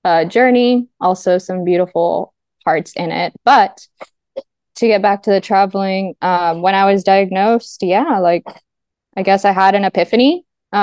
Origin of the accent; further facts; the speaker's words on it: Miami, Florida, United States; now in Italy; I'm from Miami, Florida in the United States. And right now I'm living in Italy with my husband. I just moved here